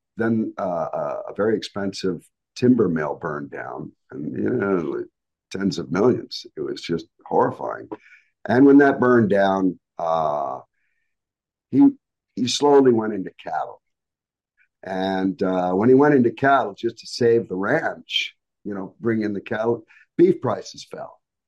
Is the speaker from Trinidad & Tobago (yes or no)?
no; Canada; born there; I was born in Canada, and my father was he got into ranching, and it was a rather large ranch